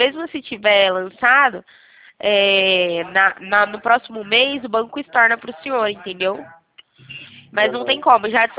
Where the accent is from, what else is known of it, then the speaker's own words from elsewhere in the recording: São Paulo, Brazil; eu sou aqui do estado de São Paulo